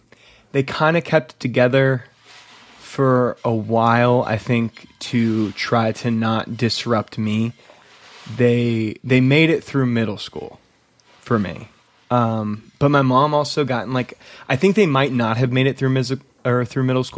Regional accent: Louisville, Kentucky, United States; Yes, always lived in Louisville.

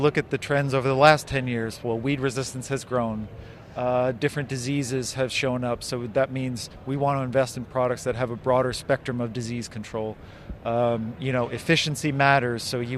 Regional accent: Council Bluffs, Iowa, United States; So I grew up in Council Bluffs. I had friends that farmed on the bluffs

